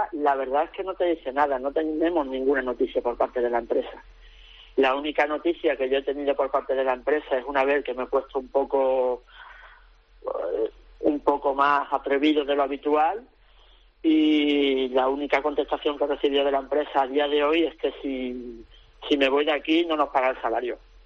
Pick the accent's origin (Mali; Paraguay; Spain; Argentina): Spain; now in China; en China somos más entrenadores españoles. Aquí en Hunanhot, en Kunming, hay muchos entrenadores españoles aquí en China